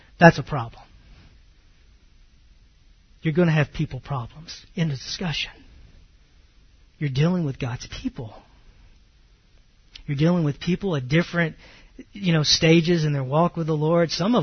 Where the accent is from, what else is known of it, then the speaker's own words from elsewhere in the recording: Mount Vernon, Texas, United States; I grew up in Northeast Texas, Mount Vernon, Mount Pleasant. I grew up there, so, you know, I spent 30 plus years there. I know people there. People know me there.